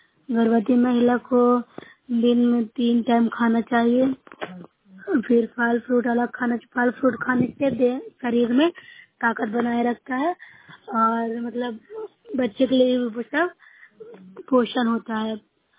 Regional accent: Bihar, India; मैं नौसै ब्लॉक से हूँ, जिला नालंदा की निवासी हूँ।

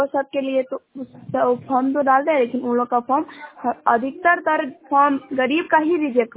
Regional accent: Shahbazpur, India; मैं शाहबाजपुर से बिलोंग कर रही हूँ, और मैं आपको बताने जा रही हूँ अपने शाहबाजपुर गांव के मैंने की कुछ समस्या के बारे में।

